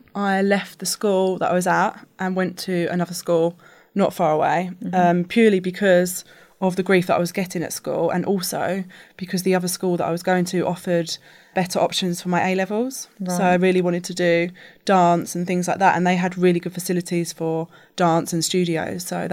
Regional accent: London, United Kingdom; So I grew up in Southeast London and just went to a state school, a mixed school.

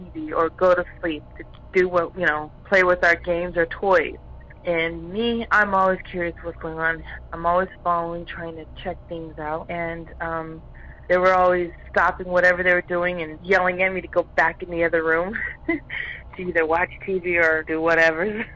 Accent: El Cerrito, California, United States; I'm from El Cerrito, California.

